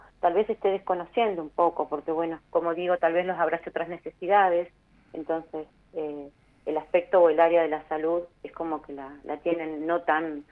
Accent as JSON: {"language": "Spanish", "town": "Bariloche", "region": "Río Negro", "country": "Argentina", "said": "hablo particularmente de mi localidad, yo soy de Bariloche"}